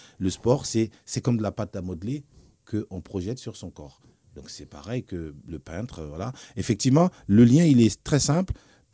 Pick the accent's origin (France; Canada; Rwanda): France; Besançon, Bourgogne-Franche-Comté; je suis né, j'ai grandi à Planoise. Et Planoise, c'est vraiment mon paradis